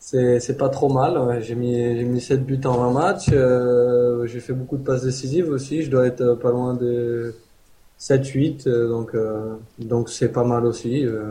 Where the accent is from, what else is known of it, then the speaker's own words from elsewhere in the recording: Paris, Île-de-France, France; born there; je suis joueur des Chamois Niortais, je suis né le 8 septembre 88 et je suis né à Paris.